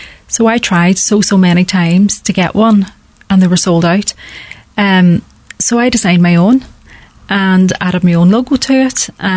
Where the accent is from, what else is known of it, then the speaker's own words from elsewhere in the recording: Convoy, County Donegal, Ireland; born and bred in Convoy. Went to school, St. Bridget's National School, and then carried on to the Dale College in Raphoe. I was there until 17